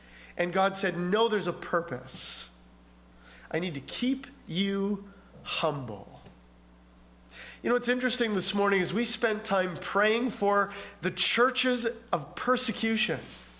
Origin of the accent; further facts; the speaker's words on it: Manitoba, Canada; when I grew up in Manitoba, there was a theater in Winnipeg